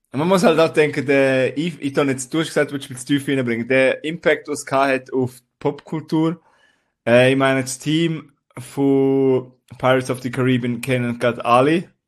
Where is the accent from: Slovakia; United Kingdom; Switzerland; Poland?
Switzerland; Graubünden; Nein, ich bin Bündner, hallo.